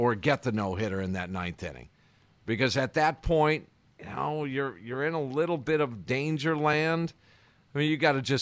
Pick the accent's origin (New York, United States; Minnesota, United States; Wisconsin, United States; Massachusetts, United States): Wisconsin, United States; Kenosha; I grew up in Kenosha, and it seemed like it was like a 14-hour drive.